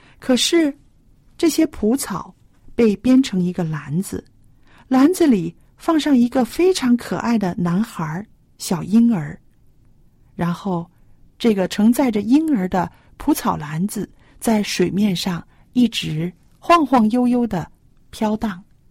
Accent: China; 那这就是我们中国人说的缘分。

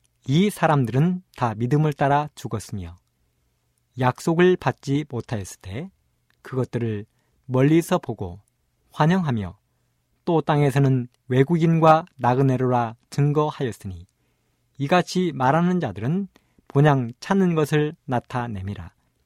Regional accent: Imsil, North Jeolla, South Korea; 말씀을 전하는 저의 고향은 전라북도 임실입니다. 산골입니다.

